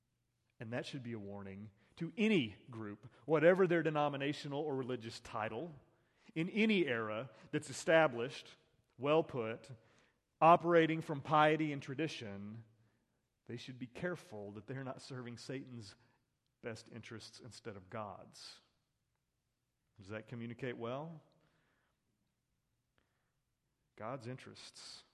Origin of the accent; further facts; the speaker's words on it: Oklahoma, United States; Parts of West Texas, parts of East Texas, growing up in Western Oklahoma, driving through Amarillo, it's wealthy.